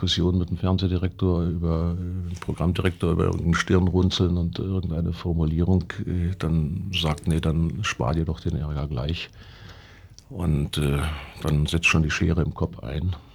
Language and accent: German; West Germany, Germany; als Bundesbürger, als Wessi